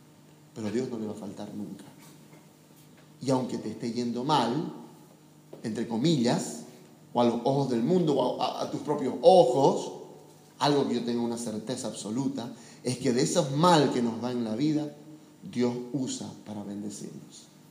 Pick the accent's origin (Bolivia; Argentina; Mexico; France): Bolivia; Beni; Por ejemplo, yo soy del Beni, ¿ya? Y allá en el Beni, cuando están arreando el ganado, lanzan también unos gritos